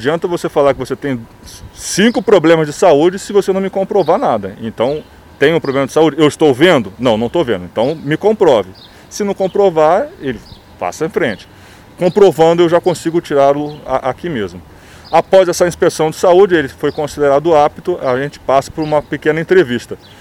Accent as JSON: {"language": "Portuguese", "country": "Brazil", "said": "Então, vocês são brasileiros, eu sou brasileiro, então a gente trata todo mundo como irmão."}